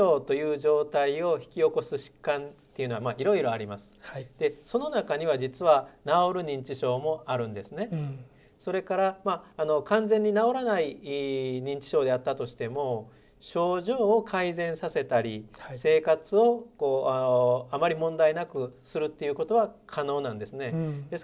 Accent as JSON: {"language": "Japanese", "town": "Kobe", "region": "Hyogo", "country": "Japan", "also_born_or_lived": "Tottori", "said": "私出身は神戸でして、で鳥取に大学お世話になって、下宿し始めました。"}